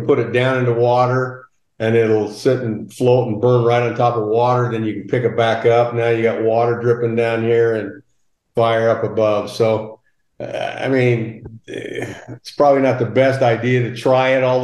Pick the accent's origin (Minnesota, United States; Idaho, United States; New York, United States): Idaho, United States; also born or lived in Oregon; And I grew up in Idaho and Eastern Oregon, and we always had, you know, big barrels of diesel or whatever.